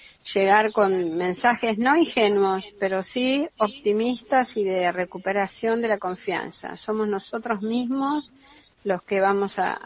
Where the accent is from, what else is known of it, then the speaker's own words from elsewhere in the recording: Argentina; Y levantemos también el espíritu como argentinos, ¿no?